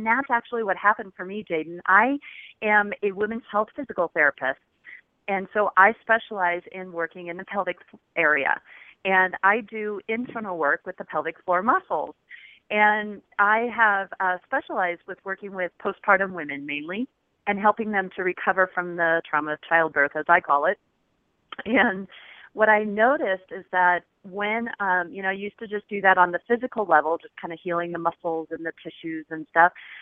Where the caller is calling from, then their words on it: Boulder, Colorado, United States; I'm in the Boulder, Colorado area.